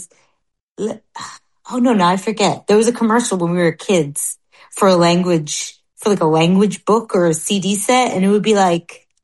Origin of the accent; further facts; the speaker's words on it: United States; I think they're not going to like me because I'm an American